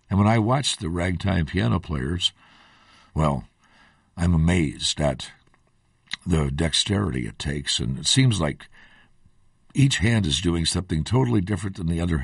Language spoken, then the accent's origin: English; Story City, Iowa, United States; And it's on Interstate Exit 128, north of Story City, my hometown.